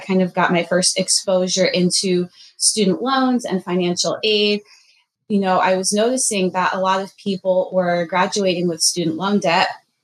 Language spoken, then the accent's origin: English; Philadelphia, Pennsylvania, United States; Yeah, so I am originally from Philadelphia. I am from a nice Jewish immigrant family. Education was always very emphasized at home.